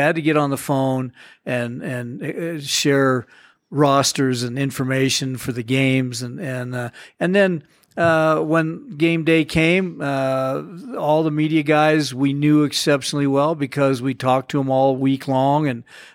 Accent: Cheyenne, Wyoming, United States; I'm from Cheyenne, and it was kind of a goal to start there.

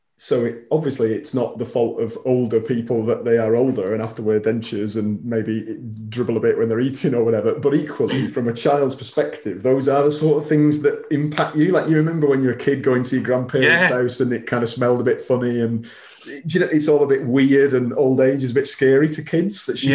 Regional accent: Wigan, North West England, United Kingdom; because I'm Northern, obviously I'm from Wigan

